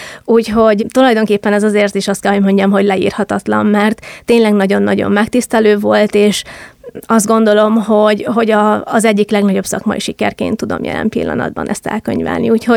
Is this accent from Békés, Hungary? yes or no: yes; Okány, Békés, Hungary; én egy Békés megyei kis településről származom, és nagyon sok olyan üzenetet kaptam, hogy az okányiak mennyire büszkék rám